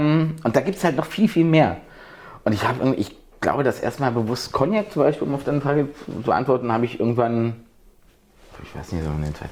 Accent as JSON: {"language": "German", "region": "Brandenburg", "country": "Germany", "tie": "born or raised there"}